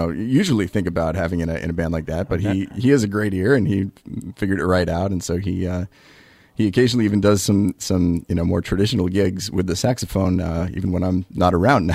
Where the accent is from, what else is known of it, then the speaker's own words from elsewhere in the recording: Canterbury, New Hampshire, United States; Yep, I grew up in Canterbury, New Hampshire.